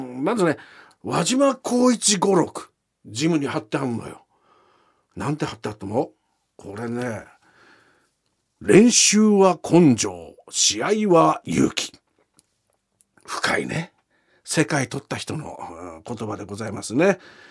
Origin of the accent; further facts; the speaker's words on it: Nihonmatsu, Fukushima, Japan; 福島県二本松市情報、私そこ出身でございますんでね、